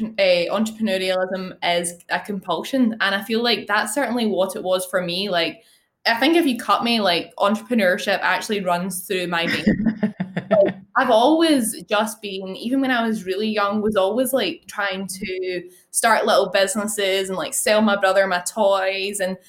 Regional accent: Glasgow, Scotland, United Kingdom; So Glasgow.

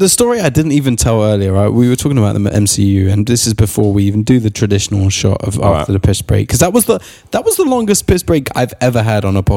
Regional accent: Finsbury Park, London, United Kingdom; I'm from Finsbury Park, bruv.

